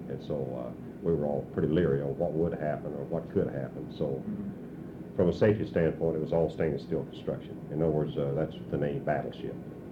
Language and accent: English; Texas, United States; Oh, I'm a Texan.